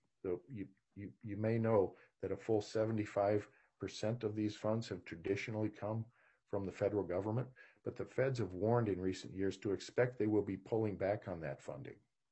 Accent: Minneapolis, Minnesota, United States; I grew up in South Minneapolis at the end of runway 29 right.

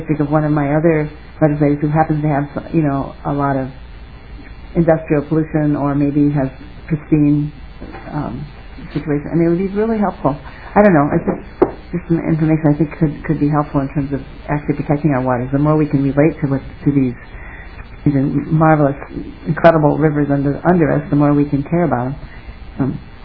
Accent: Wisconsin, United States; I mean, I grew up in Rock County, and I was told, you know, about the aquifer under our well and so on.

